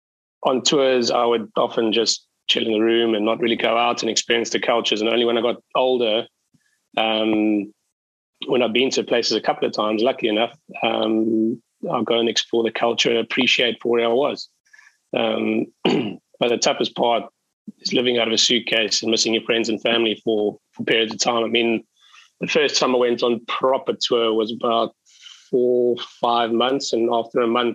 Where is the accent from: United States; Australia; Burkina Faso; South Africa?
South Africa; We thought as South African under-19s, we'd go in there and cruise it.